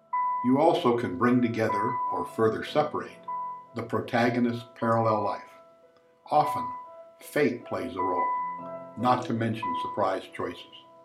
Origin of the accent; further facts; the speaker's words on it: Sacramento, California, United States; I'm an artist from Sacramento, California